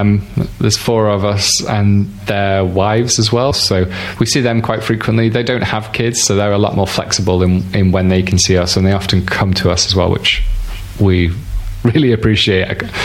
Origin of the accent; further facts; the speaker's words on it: Stoke-on-Trent, West Midlands, United Kingdom; also born or lived in Southampton; So I'm in Newcastle under Lyme. And I've only been here for 8 years. I lived in Stoke-on-Trent before most of my life, and I was born in Southampton, so I've moved quite a bit.